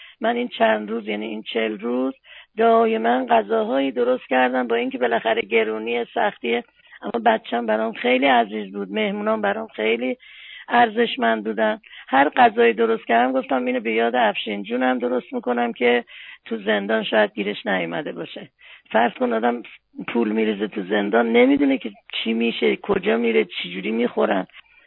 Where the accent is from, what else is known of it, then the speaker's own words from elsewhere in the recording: Iran; خب ما بالاخره ایرانی هستیم و بالاخره مسلمونم هست ریشمون.